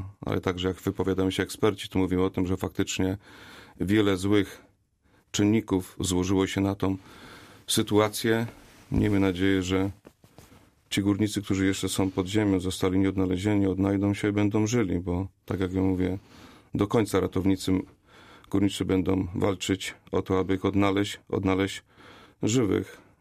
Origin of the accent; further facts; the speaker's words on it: Gliwice, Silesian Voivodeship, Poland; Jestem ze Śląska, jestem z Gliwic, mieszkam niedaleko kopalni.